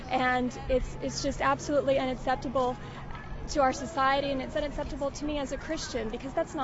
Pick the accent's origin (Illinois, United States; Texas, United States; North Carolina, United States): Texas, United States; San Antonio; I'm from San Antonio.